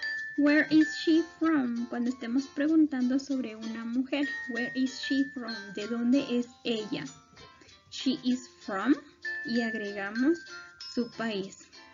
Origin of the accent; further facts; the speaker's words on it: Guatemala; nosotros somos de Guatemala. Es el país en donde nosotros vivimos.